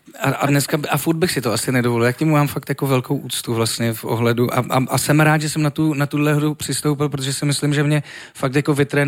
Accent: Třinec, Moravian-Silesian Region, Czechia; to byli jsme se projít po Třinci, odkud pocházím

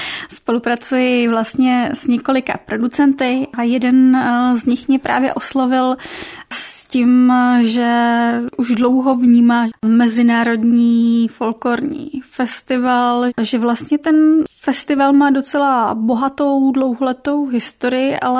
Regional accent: Moravský Krumlov, South Moravian Region, Czechia; Já jsem z maloměsta, z Moravského Krumlova, mám 4 bratránky, bráchu

